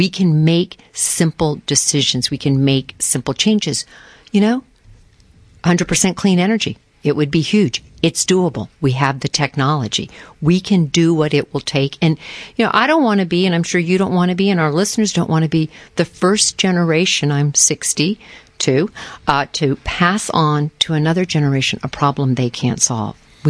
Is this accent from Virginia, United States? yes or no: no; Florida, United States; I grew up in Florida. I grew up when the Everglades was still sort of a beautiful, untouched, somewhat unspoiled area.